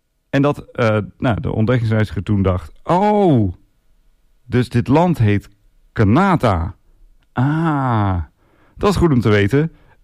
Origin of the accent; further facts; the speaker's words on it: Netherlands; Want nou ja, dat is toch wat je doet als Hollander.